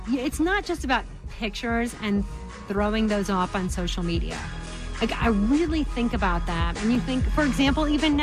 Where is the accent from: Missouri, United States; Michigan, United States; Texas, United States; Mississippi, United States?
Missouri, United States; St. Louis; now in Atlanta, United States; You know, I come from St. Louis, and that scene is a lot smaller and more intimate.